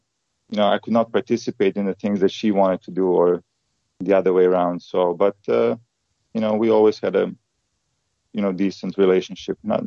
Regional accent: Serbia; also born or lived in Bosnia and Herzegovina; I was born in Yugoslavia, you know, right before the war, and then in Bosnia, right? So my parents were Serbs, so we had to move to Serbia

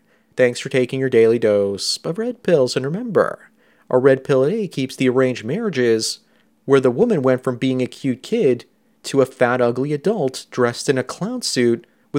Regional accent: Canada; Then you as a Pakistani guy growing up in a predominantly Western community will usually be accepted, and people won't see you all that differently than the so-called heritage Canadians. That was my experience growing up.

